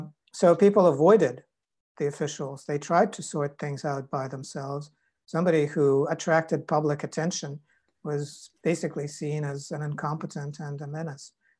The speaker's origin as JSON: {"language": "English", "country": "Russia", "tie": "born or raised there", "said": "As a kid growing up in Russia, I knew that if I walked into the wrong neighborhood unaccompanied, there'd be a lot of questions."}